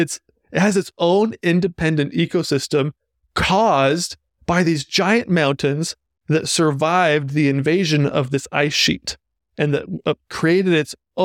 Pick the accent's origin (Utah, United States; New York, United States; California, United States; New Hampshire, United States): Utah, United States; We come from Utah, and Utah gets somewhere between 8 and 13 inches of rain a year.